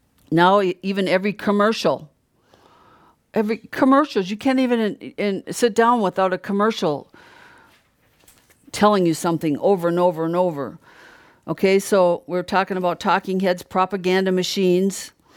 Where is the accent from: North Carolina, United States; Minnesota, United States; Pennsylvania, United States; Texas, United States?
Minnesota, United States; Brainerd; I came from Brainerd and I lived next door to the sheriff and we did everything pretty good.